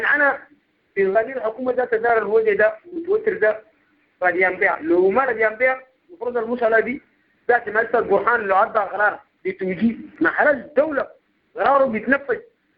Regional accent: Sudan; لانه نحن كسودانيين بيان بالامل ده بخوفه

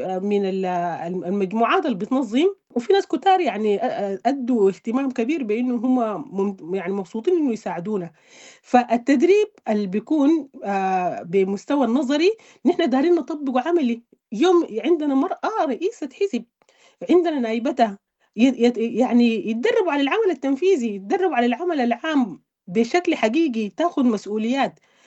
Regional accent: Sudan; دي نحمد على الله يعني نحن كسودانيين

